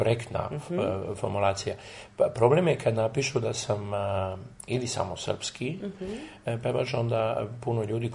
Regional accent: Belgrade, Serbia; born there; also born or lived in Germany; ali sam rođen u Beogradu i mora se uvek napisati da sam možda nemački tenor sa srpskog porekla.

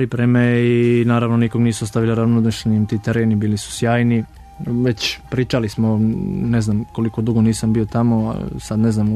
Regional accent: Lovćenac, Vojvodina, Serbia; mi smo oboje iz Lovćenca

